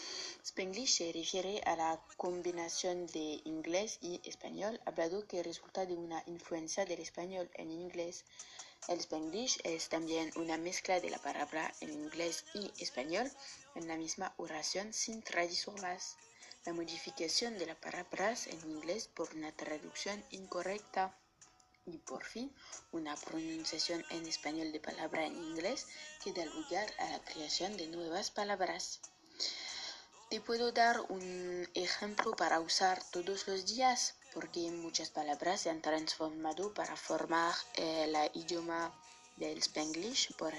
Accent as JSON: {"language": "Spanish", "country": "Mexico", "said": "Totalmente sí, ya soy mexicana."}